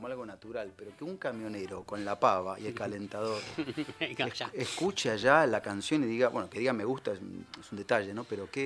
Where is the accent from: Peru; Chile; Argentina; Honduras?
Argentina; Buenos Aires; yo soy de Barrio Norte, de Recoleta, Palermo, esa zona indefinida.